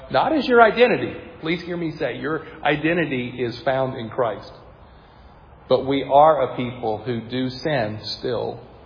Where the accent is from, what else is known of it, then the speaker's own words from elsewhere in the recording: the South, United States; I'm from the South, so it's parousia, right?